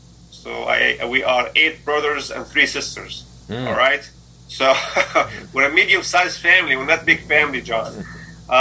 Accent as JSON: {"language": "English", "town": "Bethlehem", "region": "West Bank", "country": "Palestine", "tie": "born or raised there", "said": "I grew up in Aida refugee camp. I was born and raised in the Aida refugee camp. It's one of the three refugee camps in Bethlehem."}